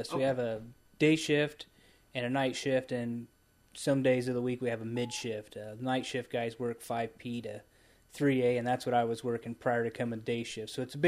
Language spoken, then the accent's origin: English; Hamilton, United States; I'm born and raised in Hamilton, so I've seen Walter since I was little, all the way up to now where I'm at today.